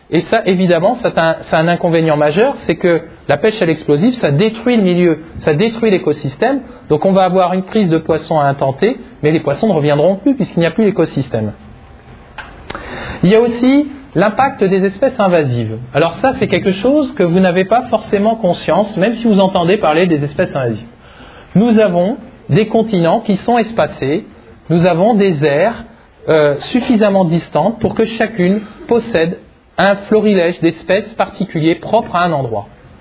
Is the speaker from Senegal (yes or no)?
no; France; Est-ce que nous, on a une responsabilité en tant que Français?